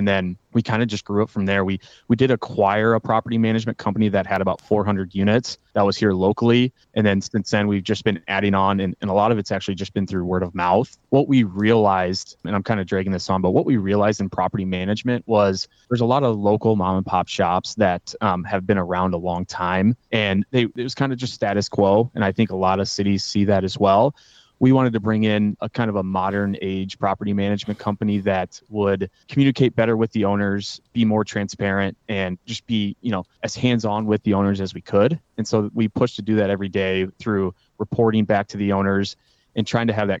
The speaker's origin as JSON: {"language": "English", "town": "Iowa City", "region": "Iowa", "country": "United States", "said": "I'm from Iowa City, Iowa, and that's currently where we do business as well today."}